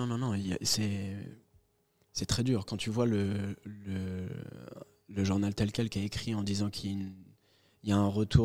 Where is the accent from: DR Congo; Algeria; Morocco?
Morocco; Moi, quand on me demande, je dis, je suis marocain.